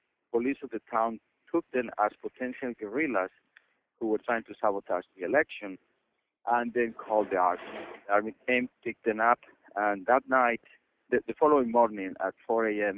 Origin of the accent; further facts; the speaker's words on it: Medellin, Antioquia, Colombia; When I grew up in Medellin, it was a very violent city, which unfortunately it still is for many people.